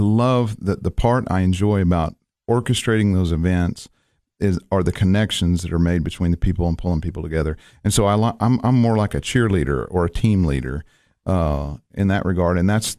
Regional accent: Tennessee, United States; I grew up in East Tennessee. Well, my parents moved around quite a bit, but probably as far as biology, environmental science and stuff, when we lived on farms in East Tennessee, it had a big impact on me.

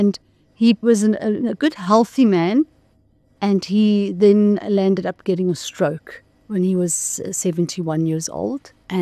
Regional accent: Pietermaritzburg, KwaZulu-Natal, South Africa; now in Johannesburg, South Africa; we grew up in Pietermaritzburg, and then we left Pietermaritzburg.

